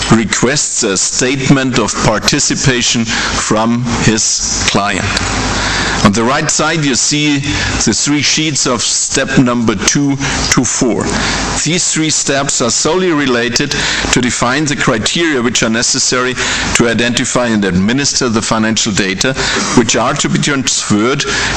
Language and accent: English; Bavaria, Germany; accent: Bavarian; I thank you for your patience listening to my Bavarian accent.